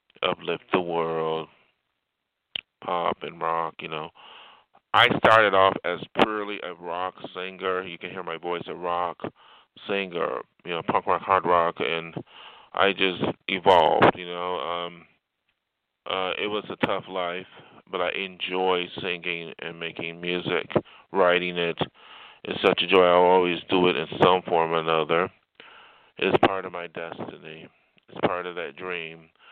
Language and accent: English; New York, United States; I'm not from New York City. I'm actually from the state of New York, but that's where I'm from.